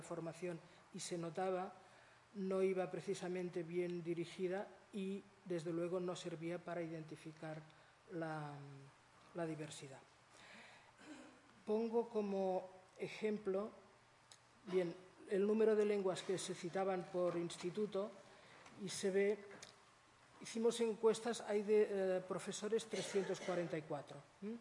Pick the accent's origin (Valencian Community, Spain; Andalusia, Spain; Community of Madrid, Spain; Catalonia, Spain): Catalonia, Spain; nosotros queremos que nos identifiquen como catalanes